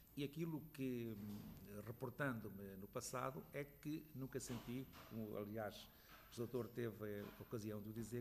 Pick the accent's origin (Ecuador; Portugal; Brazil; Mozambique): Portugal; Santarém; eu sou de Santarém